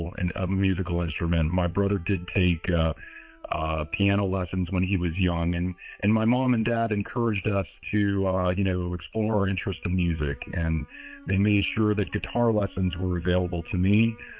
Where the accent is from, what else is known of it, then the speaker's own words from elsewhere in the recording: Forest City, Pennsylvania, United States; also born or lived in Carbondale; I was born in Carbondale, Pennsylvania, a small town northeast of Scranton, Pennsylvania, northeast PA. It's a former coal town, railroad town, and I grew up a little bit outside of that area in a small hamlet called of Richmonddale in Forest City, Pennsylvania.